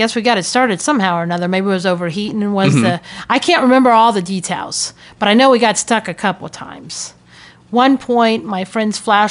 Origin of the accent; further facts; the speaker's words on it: Akron, Ohio, United States; And they have this, it's an expo in Cleveland, because I grew up in Akron.